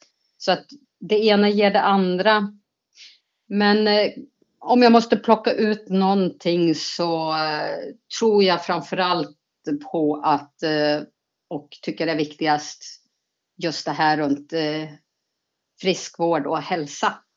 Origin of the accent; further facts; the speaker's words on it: Norrland, Sweden; now in Gothenburg, Sweden; och jag är från början en norrländsk tjej som hittade en göteborgare som jag blev kär i och valde att leva livet med. Så vi bor då här numera i Göteborg